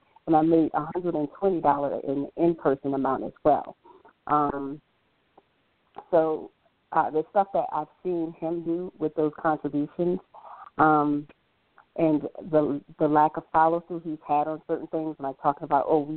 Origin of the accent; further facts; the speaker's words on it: Dallas, Texas, United States; I'm from Dallas.